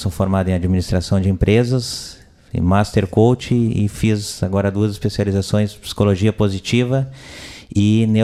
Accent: São Lourenço do Sul, Rio Grande do Sul, Brazil; nasci aqui no interior de São Lourenço Sul, da Ses Maria. Sou da Ses Maria

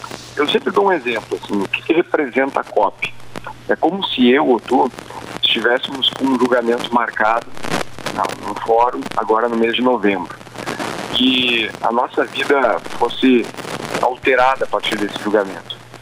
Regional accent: Sentinela do Sul, Rio Grande do Sul, Brazil; also born or lived in Itapes; Eu sou natural do município de Itapes, mas cresci, minha vida toda foi construída em Sentinela do Sul.

